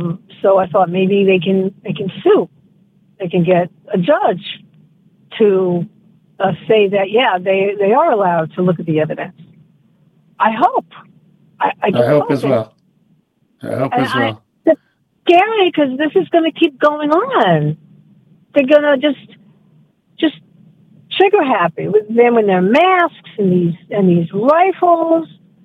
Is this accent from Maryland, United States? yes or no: yes; Takoma Park, Maryland, United States; I'm from Tacoma Park.